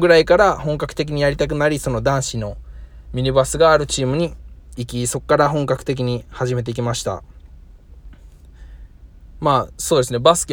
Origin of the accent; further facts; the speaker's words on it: Yokosuka, Kanagawa, Japan; まあ、僕は神奈川県の横須賀市出身で、まあ横須賀で育ちました。まあ、横須賀は米軍基地もあるので、すごいアメリカ人もたくさんそのベースの外に歩いてるし、すごく異国情緒あふれる、まあ、素晴らしい街です。